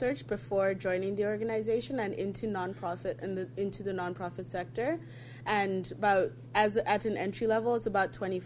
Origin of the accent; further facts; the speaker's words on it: Zimbabwe; I'm looking to return to Zimbabwe, which is my home country